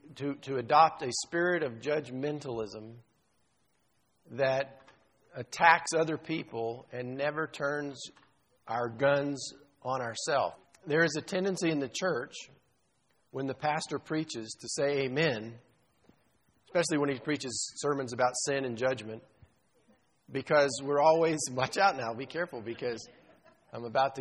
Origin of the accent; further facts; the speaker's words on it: Texas, United States; I grew up in South Texas.